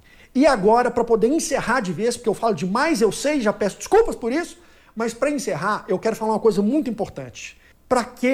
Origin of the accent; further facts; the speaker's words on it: Minas Gerais, Brazil; Sou mineiro, né? Tenho que zelar pela minha natureza, né? Pela minha origem.